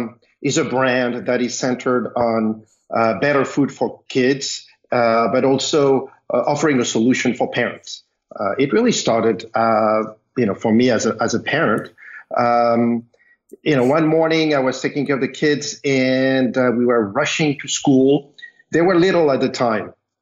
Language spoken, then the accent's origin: English; France; I grew up in France.